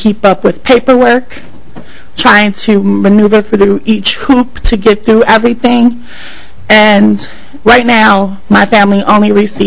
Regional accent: St. Paul, Minnesota, United States; And I've born and raised in Minnesota. I lived in St. Paul all my life.

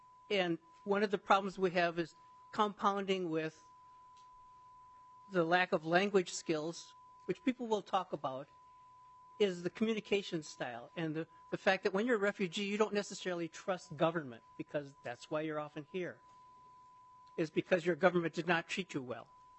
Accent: St. Paul, Minnesota, United States; And I grew up in St. Paul, and my father was a PhD chemical engineer for 3M.

